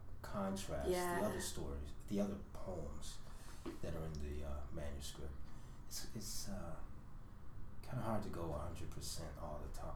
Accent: Detroit, Michigan, United States; I'm interested a little bit in Detroit right now, my hometown.

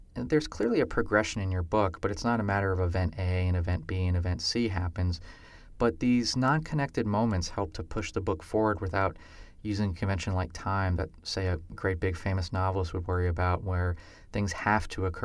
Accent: Cincinnati, Ohio, United States; So, and this is important to me because I grew up in Cincinnati.

